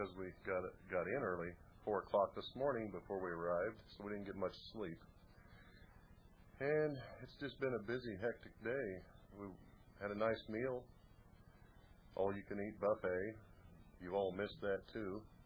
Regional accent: Indiana, United States; Oh, Indiana.

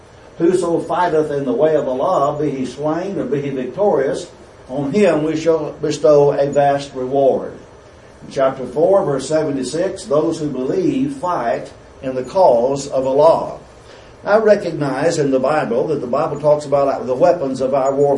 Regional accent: United States; Now, as a Christian, that concerns me. As an American, that concerns me.

